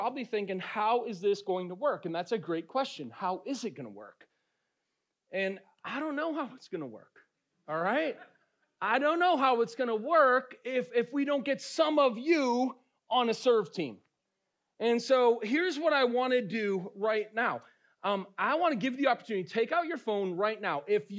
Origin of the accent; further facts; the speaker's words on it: Boston, Massachusetts, United States; Yeah, I'm from Boston, and I'm going to wear a Patriots jersey today.